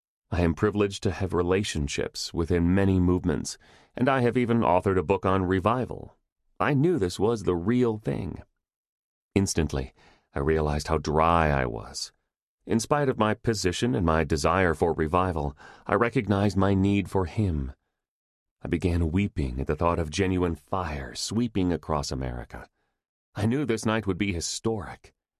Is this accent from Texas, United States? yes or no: no; Connecticut, United States; Being born and raised in Connecticut, you cannot help but have a thirst for awakening.